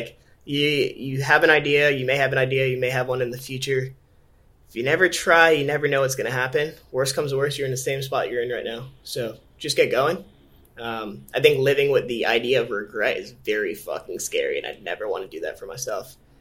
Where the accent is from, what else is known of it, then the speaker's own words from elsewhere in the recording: Connecticut, United States; I grew up in Connecticut on a farm. There's no venture capital. There's no Shopify. There's one gas station and a chicken nugget restaurant